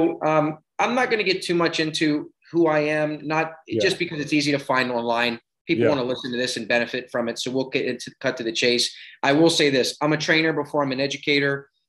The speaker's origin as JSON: {"language": "English", "town": "Baltimore", "region": "Maryland", "country": "United States", "said": "I'm from Baltimore."}